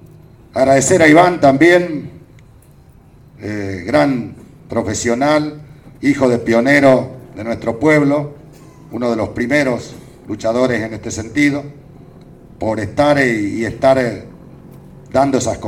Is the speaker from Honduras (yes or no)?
no; Chaco, Argentina; cada uno de nosotros somos breñenses, cada uno de nosotros somos del sudoeste, cada uno de nosotros somos chaqueños.